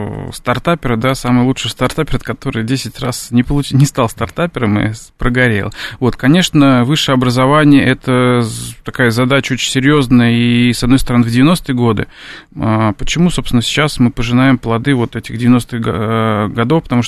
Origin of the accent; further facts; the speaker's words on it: Nizhny Novgorod, Nizhny Novgorod Oblast, Russia; born there; moved away as an adult; Я, да, родился в Нижнем, долго там работал, и пока мы с Валерием Николаевичем не пообщались, я не переехал.